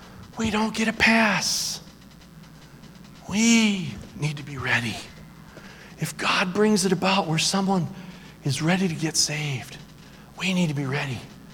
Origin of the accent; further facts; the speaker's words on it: Detroit, Michigan, United States; I grew up in Detroit, I love cars.